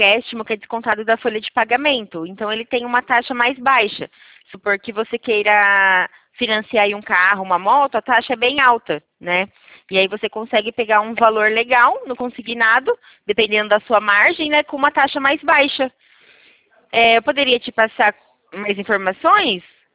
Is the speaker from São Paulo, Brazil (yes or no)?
yes; Itu, São Paulo, Brazil; Eu sou daqui de São Paulo. Sou de Itu, interior de São Paulo.